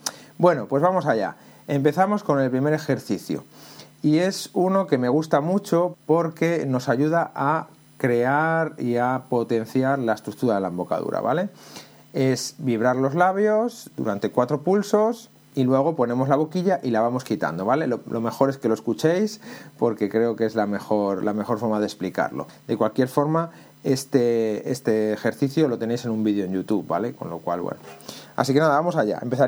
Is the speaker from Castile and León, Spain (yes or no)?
yes; Toro, Castile and León, Spain; este año voy a tocar junto a la banda de mi pueblo, la banda de música de Toro en Zamora